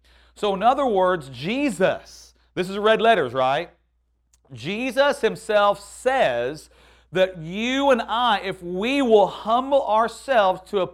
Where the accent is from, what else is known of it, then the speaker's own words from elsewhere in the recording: Texas, United States; You know, we're from Texas.